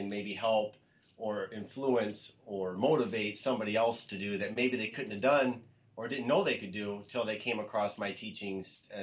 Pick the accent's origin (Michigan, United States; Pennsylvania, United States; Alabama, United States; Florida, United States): Michigan, United States; Adrian; also born or lived in Colorado; I moved back to my hometown of Ader, Michigan. I was living in Colorado.